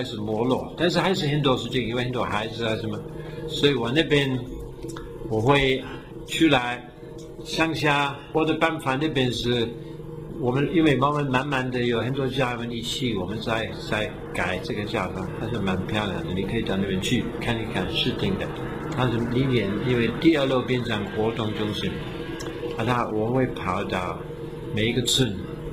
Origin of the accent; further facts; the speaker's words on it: United Kingdom; Chinese is a second language; also born or lived in Cyprus / South Africa; 因为我是英国人，可以说的，我的护照是英文，但是我出生的在塞浦路斯